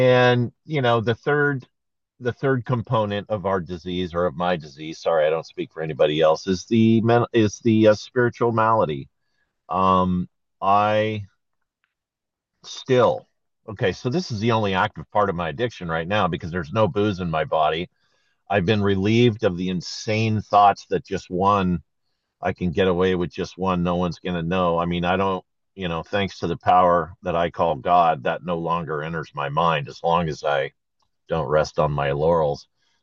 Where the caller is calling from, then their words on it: San Francisco, California, United States; I am beaming in from San Francisco, California. It's 11 a.m. here, so almost lunch hour.